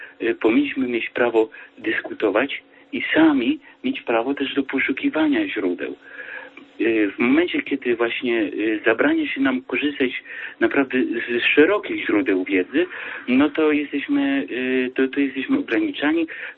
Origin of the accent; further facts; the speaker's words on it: Opole, Opole Voivodeship, Poland; Bo jestem z Opola, przepraszam.